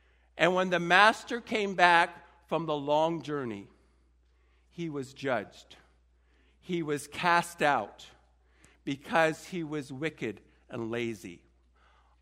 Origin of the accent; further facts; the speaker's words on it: Williamsport, Pennsylvania, United States; I grew up in Williamsport, and in ninth grade, a good friend of my dad's became a Christian.